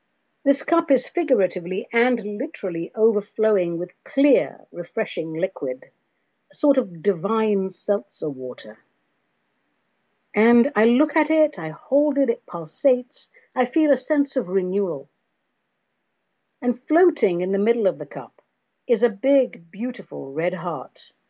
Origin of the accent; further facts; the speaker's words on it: United Kingdom; Even though I'm British, I'm allowing the ecstasy.